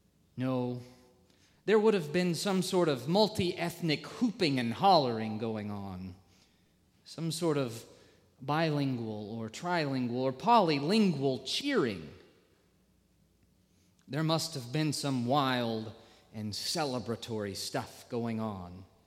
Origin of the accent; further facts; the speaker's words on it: the South, United States; I know that I'm Baptist and that I'm from the South